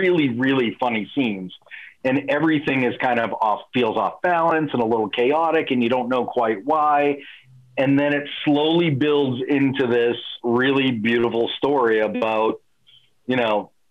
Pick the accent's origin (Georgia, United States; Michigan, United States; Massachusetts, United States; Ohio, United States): Massachusetts, United States; Boston; but I'm not comfortable because I'm from Boston, that I have to kind of.